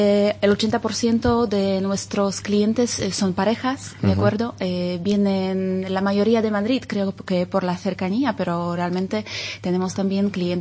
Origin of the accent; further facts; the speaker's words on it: Poland; Spanish is a second language; Sí, soy polaca.